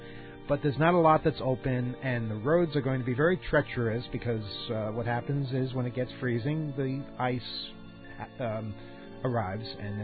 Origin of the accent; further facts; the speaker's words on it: United States; We're from the United States, not Canada. We don't know these things.